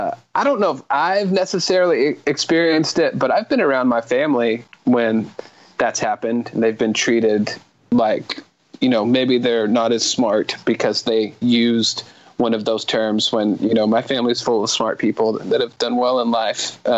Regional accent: the South, United States; because I'm from the South and there's a certain way you grow up here

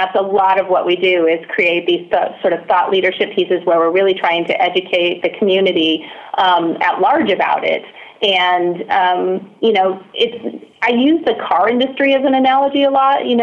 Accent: California, United States; I grew up in Southern California. We always focused on things like organic foods and recycling.

